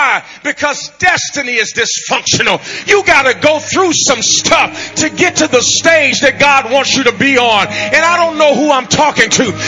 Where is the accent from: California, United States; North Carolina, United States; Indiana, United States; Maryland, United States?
Indiana, United States; Gary; I grew up in Gary, Indiana, which is, at the time I was born, the murder capital of the United States of America.